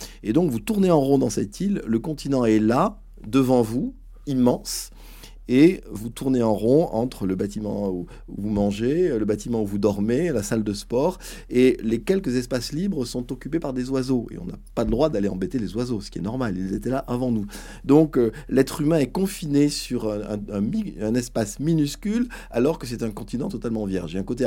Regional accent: Aix-en-Provence, Provence-Alpes-Côte d'Azur, France; J'ai grandi à Aix-en-Provence, donc Marseille, c'est à côté.

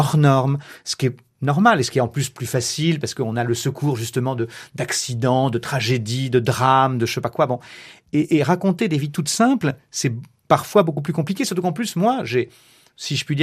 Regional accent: Barbezieux, Nouvelle-Aquitaine, France; Moi, j'ai grandi à Barbezieux, en Charente, qui est une ville de 4000 habitants. Oui, la grande ville la plus proche à 35 km, c'est Angoulême, c'est vous dire. Bon. Mais en plus, j'ai grandi même dans un village après qui s'appelle Lamérac, qui fait 160 habitants

